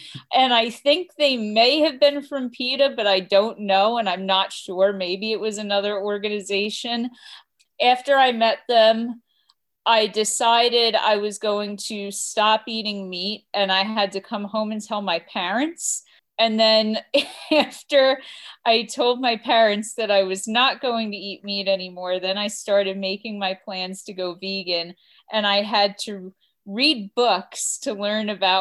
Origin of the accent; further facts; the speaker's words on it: New Jersey, United States; now in Long Island, United States; Well, today I'm living on Long Island. I'm originally from New Jersey.